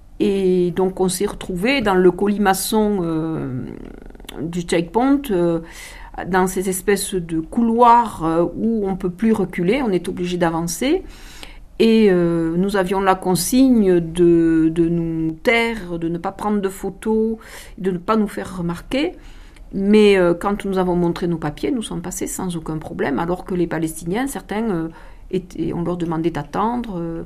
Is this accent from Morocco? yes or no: no; France; quand on se promène en tant que Français, on ne vous demande rien.